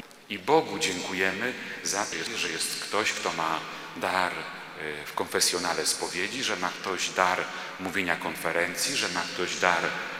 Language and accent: Polish; Koszalin, West Pomeranian Voivodeship, Poland; ponieważ jestem z Koszalina, to była pielgrzymka piesza z Koszalina do Częstochowy.